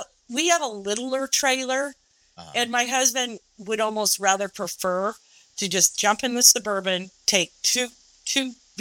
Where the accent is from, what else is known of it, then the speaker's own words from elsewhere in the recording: Reno, Nevada, United States; now in San Diego, United States; So, because we're not true San Diegans. I mean, we're from Reno, you know, right.